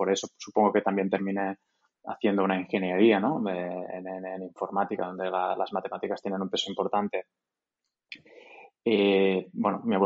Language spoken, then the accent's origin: Spanish; Tortosa, Catalonia, Spain; A los 25 años decidí bajar a un punto intermedio entre Tortosa, de donde soy yo, y Barcelona, que es en Reus Tarragona